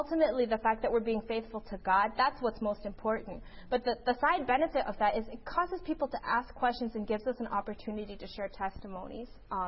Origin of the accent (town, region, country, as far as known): United States; born or raised there